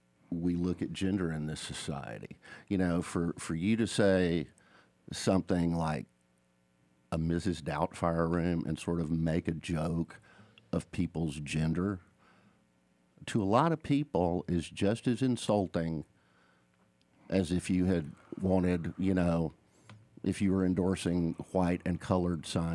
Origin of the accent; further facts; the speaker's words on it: Georgia, United States; I grew up in North Georgia, just south of Fannin County.